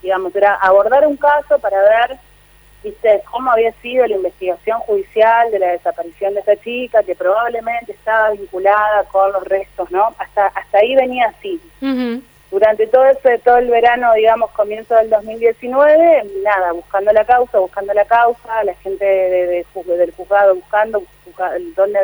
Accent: Paraná, Entre Ríos, Argentina; now in Gualeguaychú, Argentina; yo soy de Paraná, vivo en Gualeguaychú desde el año 2006-2007

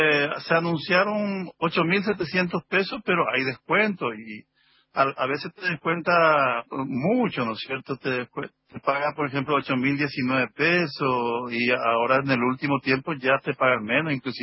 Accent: Puerto Negro, Formosa, Argentina; Yo soy de Puerto Negro, acá, no sé si usted conoce, Puerto Negro, no, cerca de Misión Tacacles.

